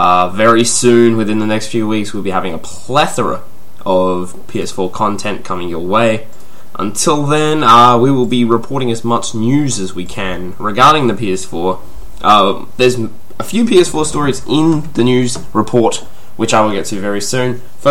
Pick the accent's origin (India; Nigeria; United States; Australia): Australia; if you know me from the accent, I'm from Australia.